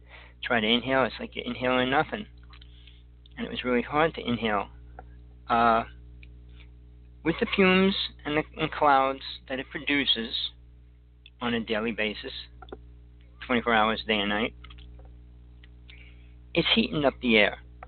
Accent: New Jersey, United States; I grew up in Jersey, and the temperatures used to reach 100 there.

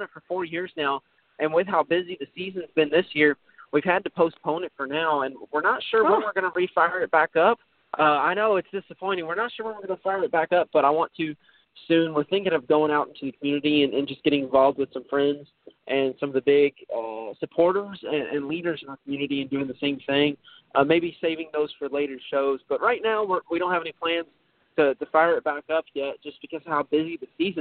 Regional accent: Louisville, Kentucky, United States; It's a cool way to still be in touch with my hometown, even though I'm touring around the country and going to so many different states. It's a way that kind of brings our community in Louisville somebody to watch

